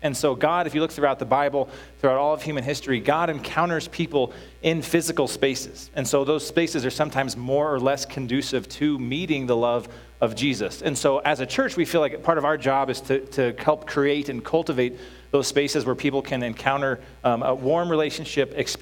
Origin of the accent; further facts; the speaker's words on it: Peyton, Colorado, United States; Because I grew up in Peyton, just 10 miles east of here.